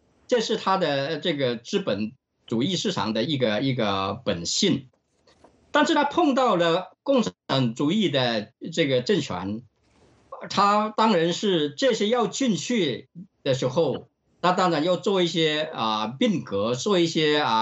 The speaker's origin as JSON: {"language": "Chinese", "country": "Australia", "said": "这个Murdoch 是我们澳大利亚人，当然后来入了美国籍"}